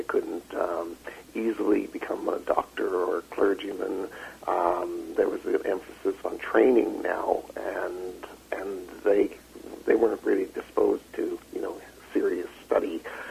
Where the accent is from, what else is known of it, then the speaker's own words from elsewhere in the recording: British Columbia, Canada; because I grew up in the Okanagan hearing stories of the remittance men, and my parents were from the Alberta prairie country